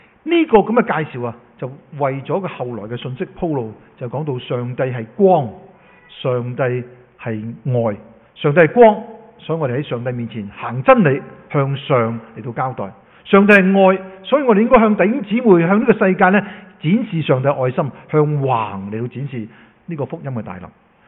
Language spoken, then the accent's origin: Cantonese; China; 其他書信咧都有好似我中國人咁樣